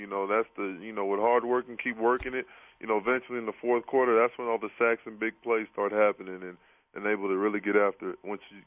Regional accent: Houston, Texas, United States; Seriously, because, you know, I'm a Houstonian. You know, I'm from Houston.

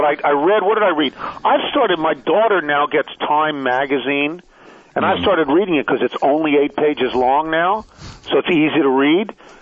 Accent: New York, United States; I bring to it not just the growing up on Long Island, where these people would have lived in Westchester, Jersey, or Long Island

